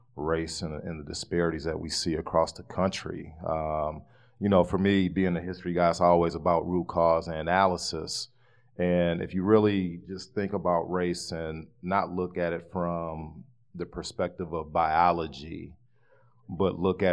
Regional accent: Madison, Wisconsin, United States; born there; I'm on the south side of Madison. I was born in Methodist Hospital.

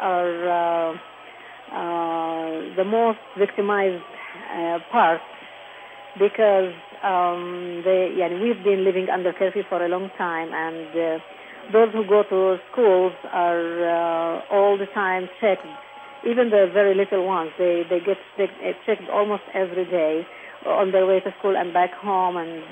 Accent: Hebron, West Bank, Palestine; Well, when I grew up in Hebron, it was totally different from what it is now

